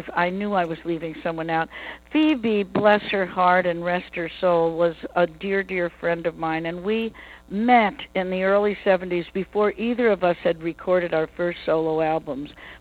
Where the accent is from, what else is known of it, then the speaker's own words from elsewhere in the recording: New York City, New York, United States; My start, well, I grew up in Greenwich Village and was surrounded by what I now jokingly call the folk scare of the early 60s.